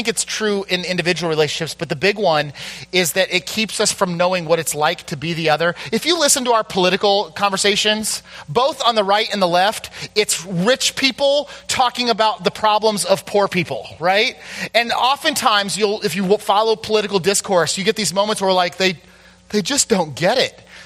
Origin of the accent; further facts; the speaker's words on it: United States; Because I think that as an American, I've bought so long into this idea that if I have wealth, it'll be good.